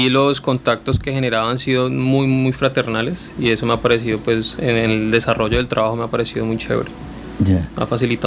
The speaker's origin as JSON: {"language": "Spanish", "town": "Cali", "region": "Valle del Cauca", "country": "Colombia", "said": "Yo soy caleño, yo uh-huh. vengo desde afuera"}